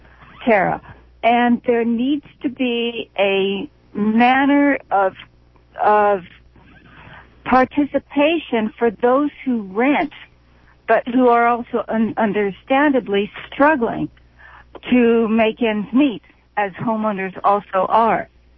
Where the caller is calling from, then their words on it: Hillsboro, United States; Actually, I am from Hillsboro.